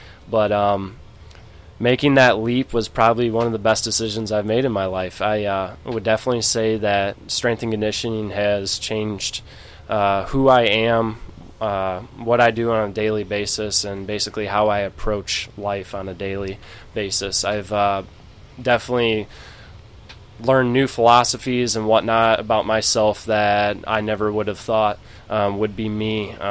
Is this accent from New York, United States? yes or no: no; Morris, Illinois, United States; So I am a Illinois raised boy. So I'm from Morris, Illinois, about 45 minutes southwest of Chicago off of I-80.